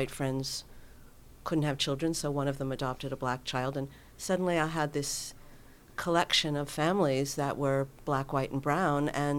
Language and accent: English; New York, United States; And I grew up in New York, and my mother was a just passionate believer in education and in reading.